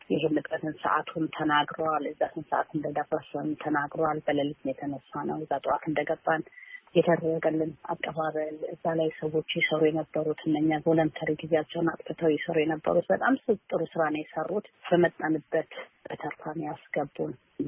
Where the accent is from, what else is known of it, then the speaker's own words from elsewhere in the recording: Eritrea; እኔ እንደ ኤርትራዊት ልሂድ የገፋፋኝም ይህንን ግንብ ማፍረስ አለብኝ ያልኩትም